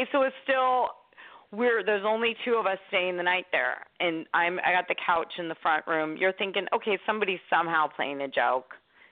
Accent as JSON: {"language": "English", "town": "Washington", "region": "Missouri", "country": "United States", "tie": "born or raised there", "said": "I grew up in Washington, Missouri."}